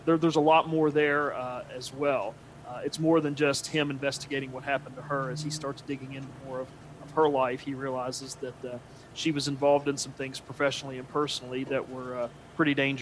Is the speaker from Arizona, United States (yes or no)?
no; Charleston, West Virginia, United States; moved away as an adult; I grew up in Charleston, West Virginia, and spent most of my life in West Virginia up until the last year and a half or so when I took the job, as James was talking about, at the University of Mississippi.